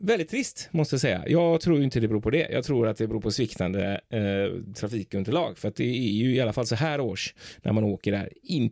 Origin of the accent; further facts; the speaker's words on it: Gothenburg, Västra Götaland County, Sweden; även om jag är från Lilla Bommen där och varit nära stan